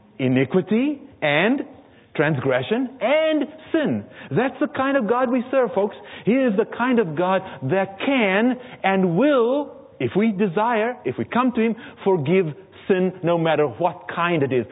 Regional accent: South Africa; I was born and raised in South Africa where we didn't have snow.

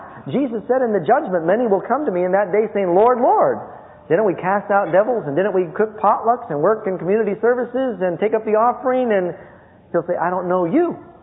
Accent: New York City, New York, United States; I grew up mostly in New York City. My brother and I used to play on 42nd and Broadway.

